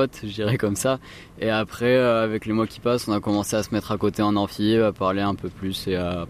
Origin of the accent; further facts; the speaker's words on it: Bordeaux, Nouvelle-Aquitaine, France; Je viens de Bordeaux.